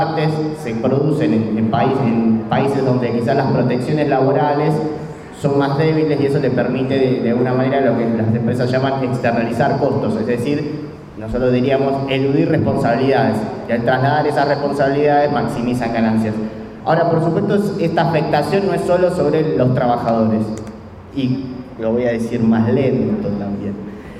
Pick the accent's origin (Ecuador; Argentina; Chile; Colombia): Argentina; Vengo de Argentina